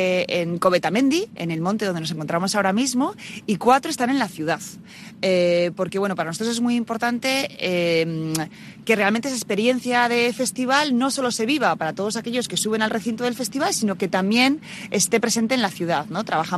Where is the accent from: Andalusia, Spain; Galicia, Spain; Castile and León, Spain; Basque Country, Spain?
Basque Country, Spain; Aquí, como buenos vascos, cuidamos mucho la oferta gastronómica